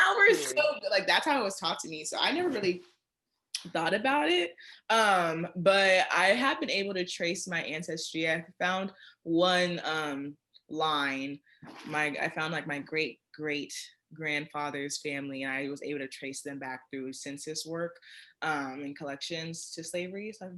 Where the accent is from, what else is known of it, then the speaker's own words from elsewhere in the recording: Alabama, United States; I'm from Alabama. I have one family member whose family was like from Kentucky, but like everyone else is Alabama